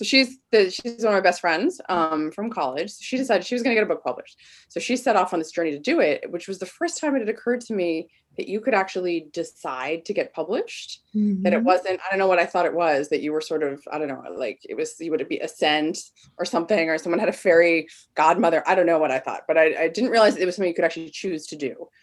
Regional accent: New Jersey, United States; also born or lived in England / California; now in Southern Oregon, United States; I grew up in New Jersey. And since then I have lived all over the place, including England, California. And now I live in beautiful Southern Oregon

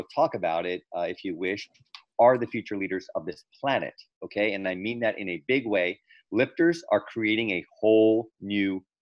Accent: Washington, District of Columbia, United States; also born or lived in India; I was born in India, actually right where Gandhi lived for many years, a couple miles away. Moved to the U.S. when I was one. My dad emigrated here, lived in D.C., grew up there

